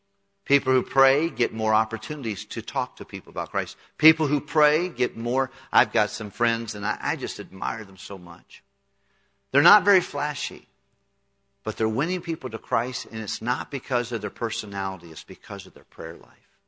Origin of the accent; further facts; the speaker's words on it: United States; it's embarrassing, quite frankly, as an American